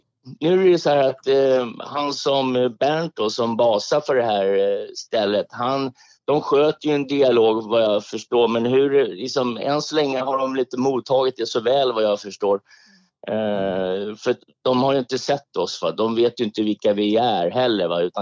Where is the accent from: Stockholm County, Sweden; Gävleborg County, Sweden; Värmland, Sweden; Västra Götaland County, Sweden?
Stockholm County, Sweden; Stockholm; Ja, jag är söderkis. Jag är mitt från söder. Maria Torget heter.